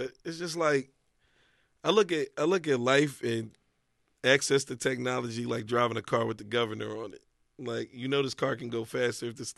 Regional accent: Philadelphia, Pennsylvania, United States; I was just like, I'm from Philly. Like, we had... I'm older, so it's like I grew up in Winfield

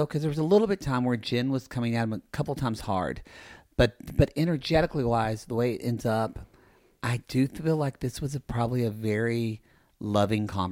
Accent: United States; It's hard not to put an American value system on this when I grew up in America, so I have American values.

